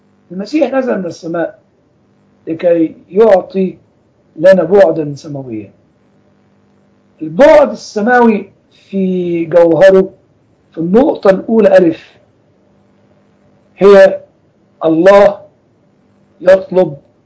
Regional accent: Egypt; الحاجات اللي تستحق يعني تستحق القرايه عندنا في مصر هي كتابات الاب متى المسكين

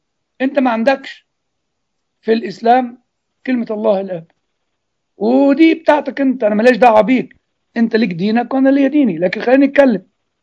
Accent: Egypt; احنا عندنا في مصر 1400 سنة شتيمة في المحبة واعتبارها ضعف

